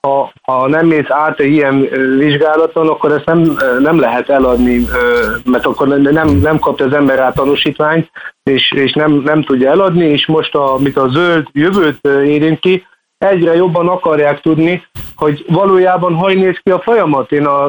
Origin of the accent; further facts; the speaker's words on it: Germany; segít az is, hogy Németországban nőttem fel